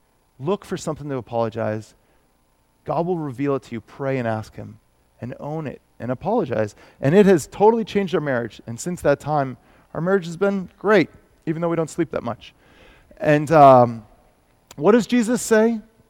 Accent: New Hampshire, United States

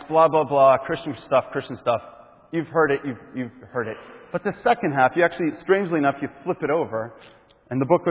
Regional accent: Hampton Beach, New Hampshire, United States; I grew up in Hampton Beach, New Hampshire, the best beach north of Boston.

